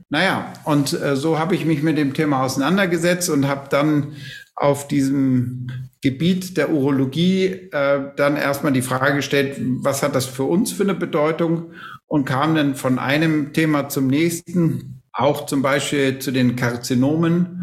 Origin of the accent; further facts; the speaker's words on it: Schleswig-Holstein, Germany; now in Munich, Germany; ich bin 58 Jahre alt, bin eigentlich Schleswig-Holsteiner, der jetzt in seinem Leben länger in Bayern mittlerweile lebt, als er in Schleswig-Holstein aufgewachsen ist und studiert hat. Mich hat es irgendwann nach München verschlagen